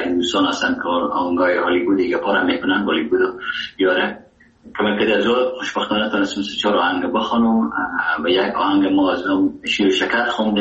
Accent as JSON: {"language": "Persian", "country": "Afghanistan", "said": "زبان اصلی و وطنی ما دری است و فارسی است و چقدر در هرات استفاده میشه و زبان دوم ما که در افغانستان است زبان پشتو"}